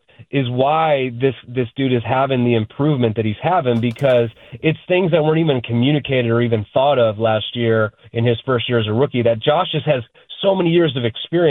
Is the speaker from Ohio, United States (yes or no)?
yes; Cleveland, Ohio, United States; I grew up in Cleveland.